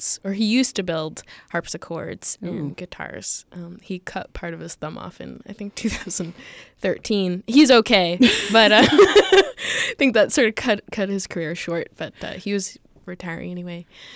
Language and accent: English; Montreal, Quebec, Canada; also born or lived in Winnipeg; now in Toronto, Canada; So I'm from Montreal, Quebec. And I grew up there for most of my life, and then I spent a little bit of time in Winnipeg, Manitoba.